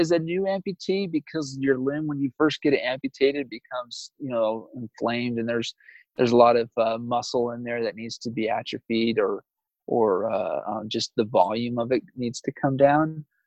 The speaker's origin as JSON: {"language": "English", "town": "Provo", "region": "Utah", "country": "United States", "tie": "born or raised there", "lives_now": "Vernal, United States", "said": "I live on the eastern side of Utah, northeastern Vernal right now. I grew up in Wasatch, on the Wasatch Front, Provo."}